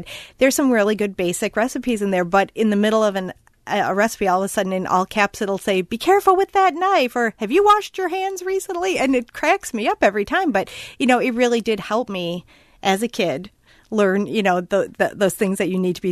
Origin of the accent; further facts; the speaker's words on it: Chicago, Illinois, United States; And, you know, for me, actually growing up in Chicago, I lived quite near Oak Park, Illinois